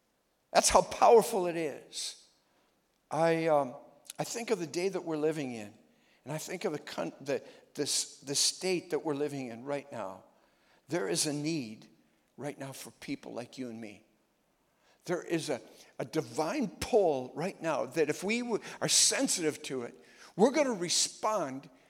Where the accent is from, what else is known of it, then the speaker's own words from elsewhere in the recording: Minnesota, United States; any place that you go in the nation right now, and you just tell them that I'm from Minnesota, they look at you and they go, oh, as though it's a difficult place.